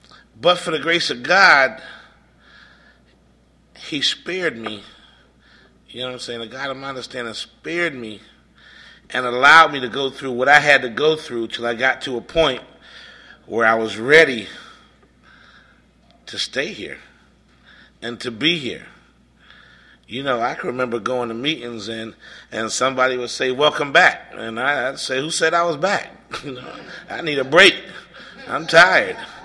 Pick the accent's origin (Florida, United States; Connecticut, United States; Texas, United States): Connecticut, United States; from Connecticut.